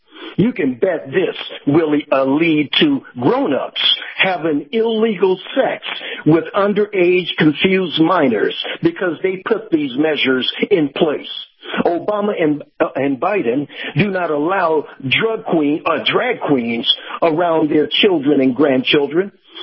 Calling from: Wesley Chapel, Florida, United States; from Wesley Chapel.

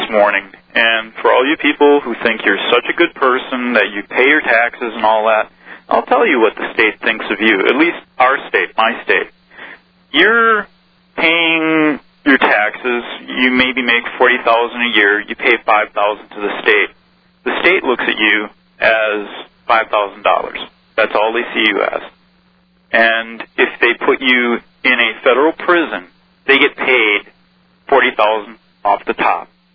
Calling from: Wisconsin, United States; Wisconsin.

